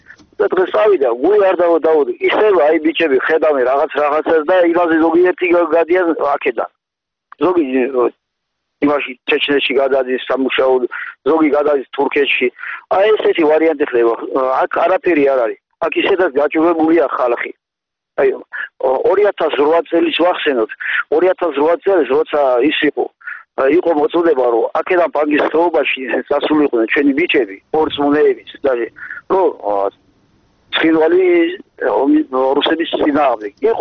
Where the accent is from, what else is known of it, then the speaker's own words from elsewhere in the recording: Kakheti, Georgia; ჩვენ ძალიან გვიყვარს ქრისტე ერს საქართველო, ჩვენ აქ დავიბადეთ, გავიზარდეთ